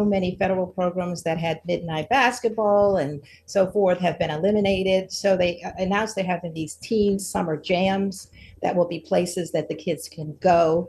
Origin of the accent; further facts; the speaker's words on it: Baltimore, Maryland, United States; the mayor of Baltimore, my hometown, Brandon Scott